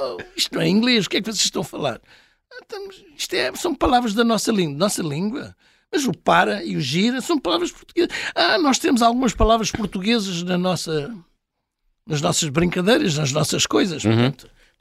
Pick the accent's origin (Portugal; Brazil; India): India; Daman, Dadra and Nagar Haveli and Daman and Diu; also born or lived in Goa; Depois, quando era criança, em Damão falava gusarate com as outras crianças.